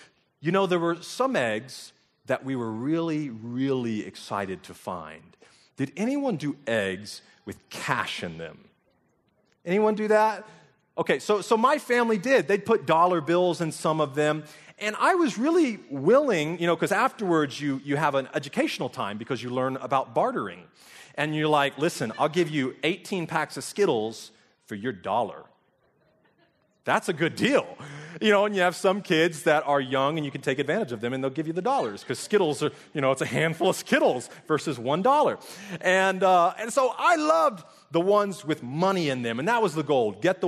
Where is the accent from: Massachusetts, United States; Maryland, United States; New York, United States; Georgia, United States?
Georgia, United States; Douglasville; But I grew up in Douglasville, and a church started in my high school, Chapel Hill.